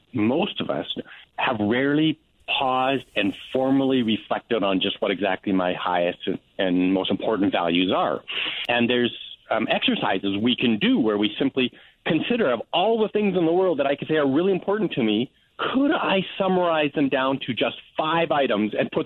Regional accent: Canada; I'm a Canadian

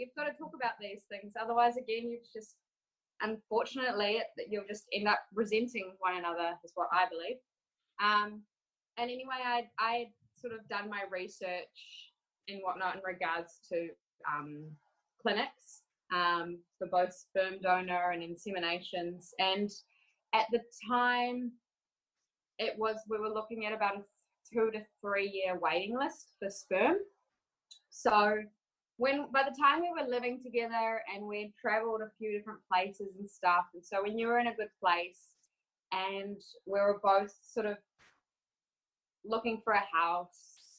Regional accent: New Zealand; I'm a Kiwi.

